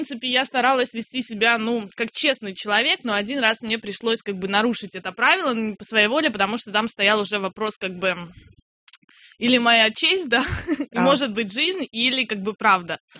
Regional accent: Ukraine; сама я из Украины, вот, у меня украинское гражданство

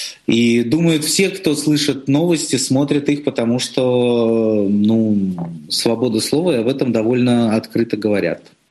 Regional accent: Kazakhstan; born there; я родился в Казахстане

